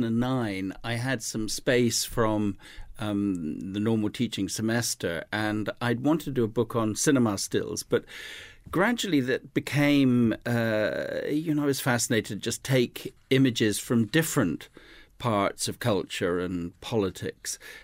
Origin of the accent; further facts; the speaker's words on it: South West England, United Kingdom; Growing up in Devon in southwest England, I suppose there's a very rich visual environment and, you know, by the sea and the edge of the Dartmoor in the countryside.